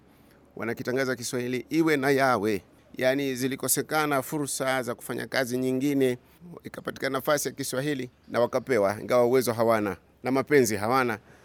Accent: Kenya; born there; mimi sikuzaliwa Uswahilini. Nimezaliwa Kenya bara

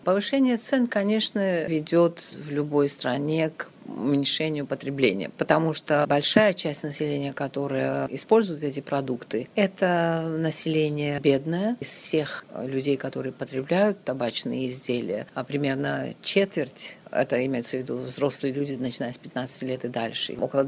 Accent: Georgia; даже в моей стране, я из Грузии, правительство только сейчас ввело эти меры

